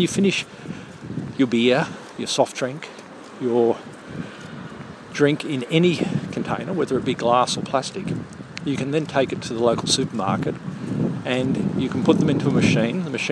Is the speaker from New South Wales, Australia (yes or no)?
no; Queensland, Australia; I remember as a child growing up in Queensland